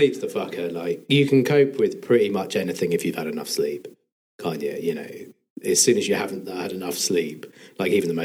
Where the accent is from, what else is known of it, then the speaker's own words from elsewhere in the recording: Hove, South East England, United Kingdom; now in Hurstpierpoint, United Kingdom; I'm from Hove, actually. Neither side of my family is from here, but I was born here. I grew up in Brighton, in Hove. And always said, like, oh, I'll never live outside the city, and then got priced out and moved to Hurstpit Point.